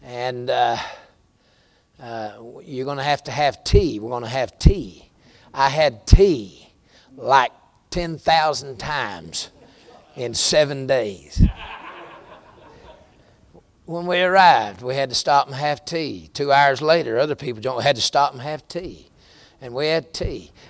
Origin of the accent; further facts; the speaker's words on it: the South, United States; accent: American Southern; I was nervous, Brother James, about my accent, which is very American and very Southern.